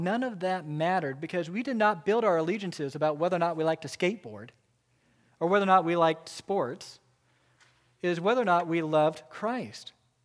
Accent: Emporia, Kansas, United States; You have friends from high school where you have the same experience of growing up in Emporia together

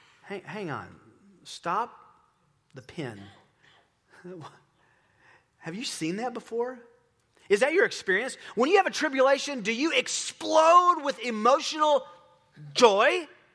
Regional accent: Tennessee, United States; I am from the University of Tennessee. I'm from Tennessee. Love the University of Tennessee.

